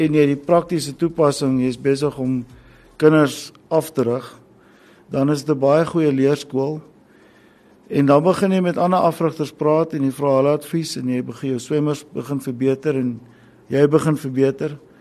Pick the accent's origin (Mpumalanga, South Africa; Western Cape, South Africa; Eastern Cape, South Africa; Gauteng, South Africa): Gauteng, South Africa; Pretoria; Ek is 'n Pretoriaaner.